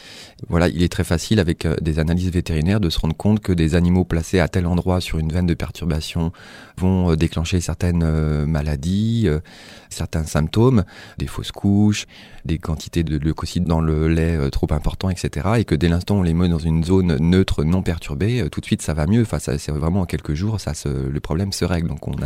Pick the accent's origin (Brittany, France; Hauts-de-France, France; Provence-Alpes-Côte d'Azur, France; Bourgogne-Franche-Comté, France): Brittany, France; moi je viens de Bretagne et effectivement on a donc un des sites mégalithiques les plus passionnants du monde